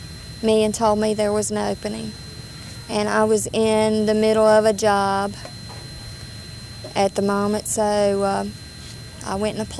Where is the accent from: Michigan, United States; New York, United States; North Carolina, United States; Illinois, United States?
North Carolina, United States; born there; I was born here in Alamance County many years ago.